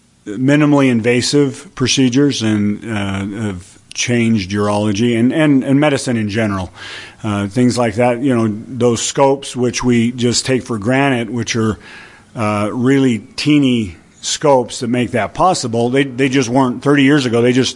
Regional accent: Salt Lake City, Utah, United States; also born or lived in New York; So I grew up there in Salt Lake, went to BYU, and then I was in New York for medical school and residency, and then came back to Salt Lake, and I've been back there over 15 years.

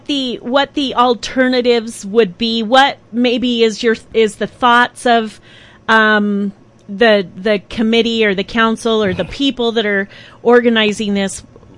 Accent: Montpelier, Idaho, United States; Oh, I am very aware of the east-west divide. I'm from Montpelier.

